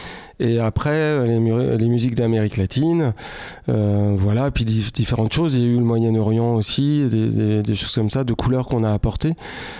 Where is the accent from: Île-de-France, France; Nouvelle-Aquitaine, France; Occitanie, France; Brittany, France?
Brittany, France; Rennes; étant de Haute-Bretagne, donc de la partie est de la Bretagne, on vient de Rennes spécifiquement